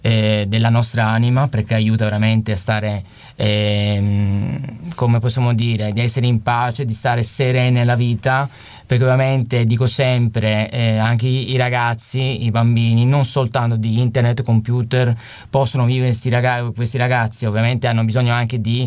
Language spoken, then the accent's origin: Italian; Sicily, Italy; siamo anche siciliani